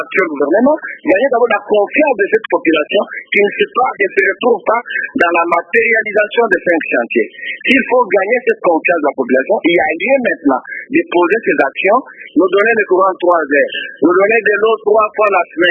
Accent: Kananga, Kasaï-Central, DR Congo; moi je suis de la ville, je suis de Kananga

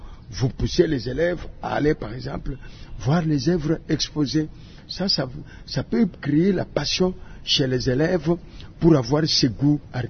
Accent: Kisangani, Tshopo, DR Congo; par exemple ici chez nous à Kisangani

